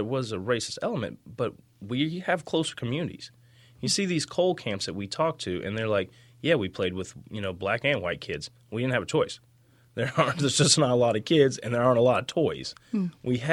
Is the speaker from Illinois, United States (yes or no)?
no; Stanford, West Virginia, United States; I grew up in Beckley, West Virginia, which more accurately, I grew up in Stanford, which is an unincorporated town right beside of Beckley.